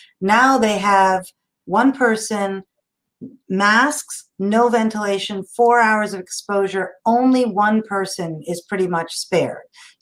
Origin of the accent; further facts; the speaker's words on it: Karnataka, India; It's Kannada Rajotsava Day in my home state of Karnataka. So it's our language day there.